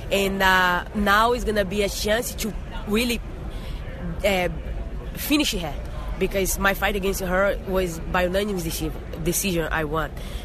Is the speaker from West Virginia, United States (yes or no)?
no; Florida, United States; and I'm from Florida.